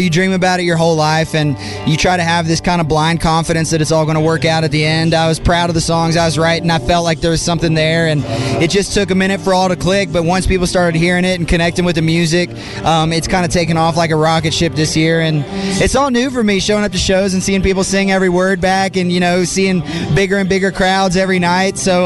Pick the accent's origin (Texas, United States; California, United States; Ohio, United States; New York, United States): Texas, United States; I grew up in Texas kind of idolizing